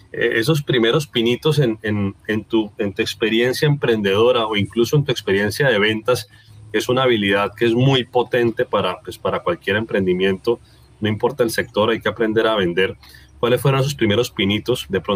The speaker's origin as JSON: {"language": "Spanish", "town": "Cúcuta", "region": "Norte de Santander", "country": "Colombia", "tie": "born or raised there", "said": "Como te digo, estoy en Cúcuta y soy cucuteño. Crecí acá, salí del colegio acá."}